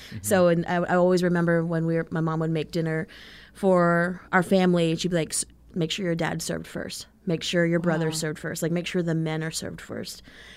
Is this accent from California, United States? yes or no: no; Texas, United States; But I'm also from Texas, so it's very Tex-Mex, and having that Texas pride, and it's like, Texas is bigger and better than everything.